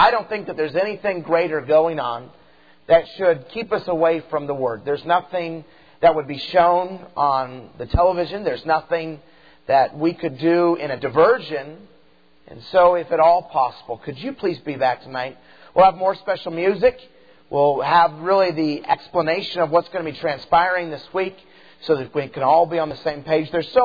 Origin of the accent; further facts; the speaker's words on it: Idaho, United States; I grew up in Idaho, and so you can picture grandpa, grandson, fishing poles in the water.